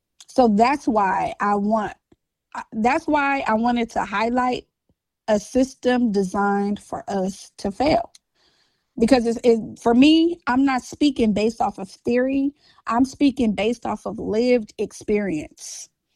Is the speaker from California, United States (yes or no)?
yes; Los Angeles, California, United States; growing up in Cali and going to, growing up in Los Angeles, California, going to Dorsey Susan Miller High School